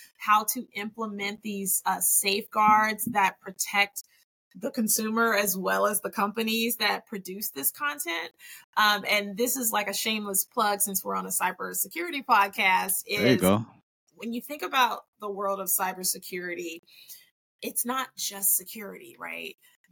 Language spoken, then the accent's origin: English; the South, United States; And I'm from the South, right?